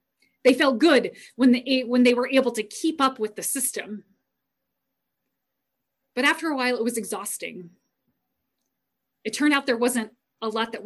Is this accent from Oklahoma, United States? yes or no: no; Manassas, Virginia, United States; I don't describe myself as abiding on Mars Street or that I grew up abiding in Manassas, Virginia.